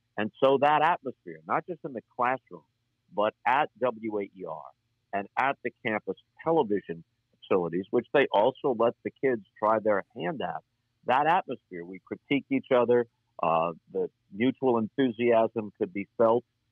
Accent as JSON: {"language": "English", "region": "New York", "country": "United States", "tie": "born or raised there", "said": "I read in a Nick yearbook as a kid growing up on Long Island"}